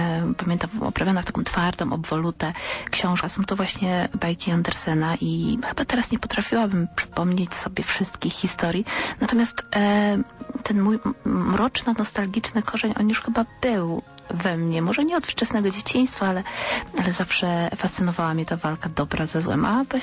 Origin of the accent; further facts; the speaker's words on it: Greater Poland Voivodeship, Poland; inna miejscowość osadzona w Wielkopolsce, w którą uwielbiam, w której się wychowałam, w której spędziłam dużą część swojego dzieciństwa